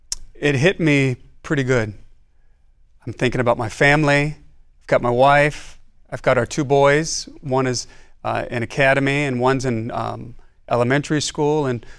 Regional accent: California, United States; also born or lived in Philippines / Rapid City, United States; I was born and raised in California.

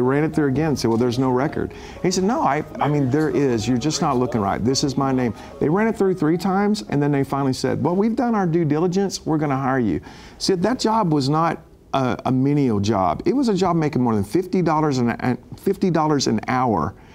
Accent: Joshua, Texas, United States; I was seated in my pickup truck in my hometown of Joshua, Texas, watching this endless train go by.

